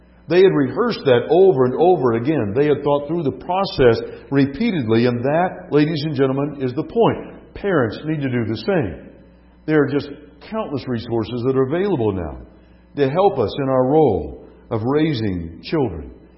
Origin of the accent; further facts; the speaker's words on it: California, United States; When I was a boy growing up in California